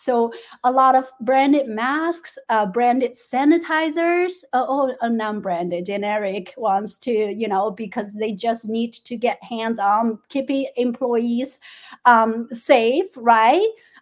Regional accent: China; English is a second language; moved away as an adult; now in United States; because of my background, I grew up in China, even though I've been here in for 15 years

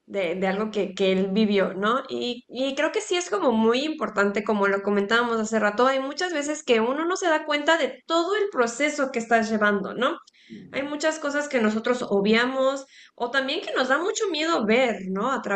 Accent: Mexico; a seguir compartiendo más de cómo somos los mexicanos, ¿no?

